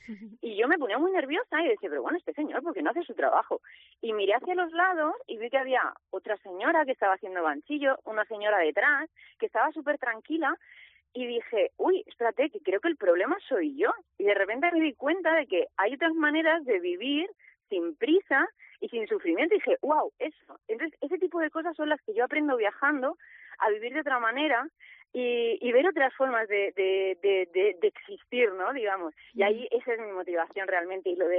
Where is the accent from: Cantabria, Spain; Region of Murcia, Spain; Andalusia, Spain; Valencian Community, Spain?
Region of Murcia, Spain; yo empecé a viajar cuando, pues como muchísimas murcianas, ¿no? Nos fuimos de Erasmus